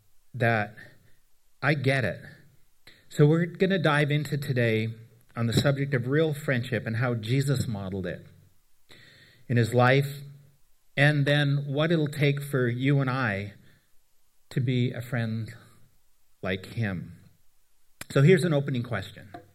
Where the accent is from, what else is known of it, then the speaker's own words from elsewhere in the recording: Canada; also born or lived in Nashville, United States; For me, we're Canadian. We've moved in different places in Canada, but we also spent a good chunk of time in the United States in Nashville, Tennessee.